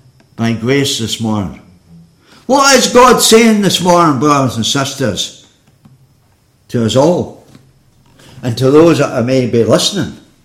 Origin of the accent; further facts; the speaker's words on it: Scotland, United Kingdom; born there; I was born in Scotland.